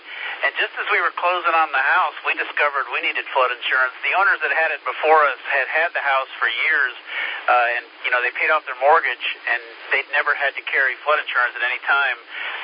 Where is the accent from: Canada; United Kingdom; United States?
United States; Oxnard, California; I am also from California, but the other end of the state, Oxnard, is where I grew up, just north of Los Angeles.